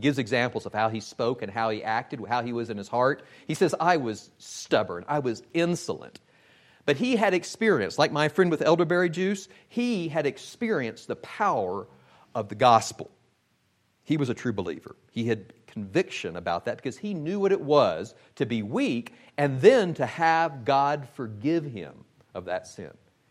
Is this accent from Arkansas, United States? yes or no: yes; Arkansas, United States; I'm from the Arkansas Razorbacks territory, and so I know where true healing is in the red.